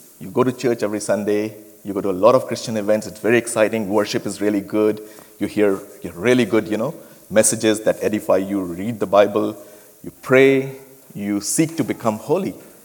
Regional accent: India; I come from India.

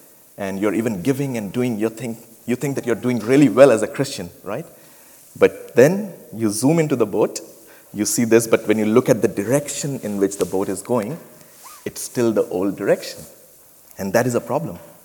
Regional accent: India; I come from India.

